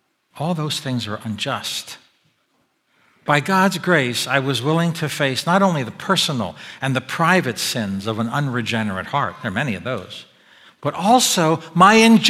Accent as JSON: {"language": "English", "town": "Annapolis", "region": "Maryland", "country": "United States", "tie": "born or raised there", "said": "Look, I grew up in Annapolis, but today, go Army."}